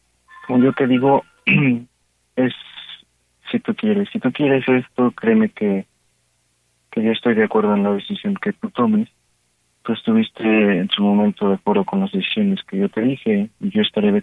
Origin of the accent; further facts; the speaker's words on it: Cuautitlán, State of Mexico, Mexico; Soy de Cuautitlán.